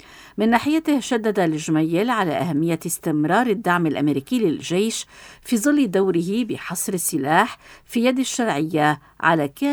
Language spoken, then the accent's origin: Arabic; Syria; وبناء دولة تتناسب وتطلعاتنا وطموحاتنا كسوريين